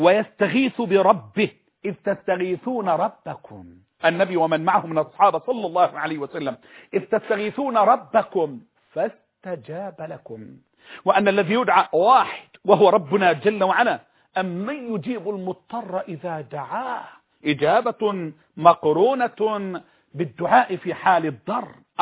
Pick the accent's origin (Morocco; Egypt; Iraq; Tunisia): Egypt; أنا مصري، انتمائي لبلدي، انتمائي لبلدي.